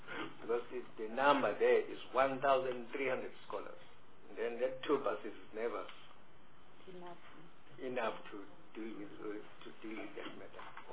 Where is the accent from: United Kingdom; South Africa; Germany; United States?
South Africa; KwaZulu-Natal; English is a second language; to me, I'm coming from KwaZulu-Natal, the distance between schools is 12 to 15 kilometers.